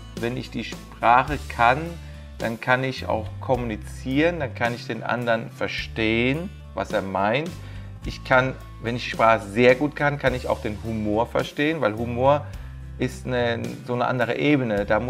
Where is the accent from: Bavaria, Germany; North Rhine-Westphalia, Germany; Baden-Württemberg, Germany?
Baden-Württemberg, Germany; Mannheim; accent: Kurpfälzisch; Und dann wirst du natürlich aggressiv als Mannheimer, weil das ist kurpfälzisch.